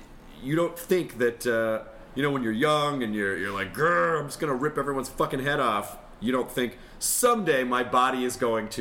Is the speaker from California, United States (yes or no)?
no; Memphis, Tennessee, United States; But I grew up in Memphis, right when...